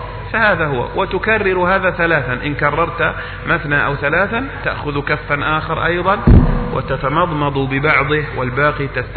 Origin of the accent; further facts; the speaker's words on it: Egypt; accent: Egyptian; العقب هو الذي نحن نسميه في لهجتنا المصرية نسميه الكعب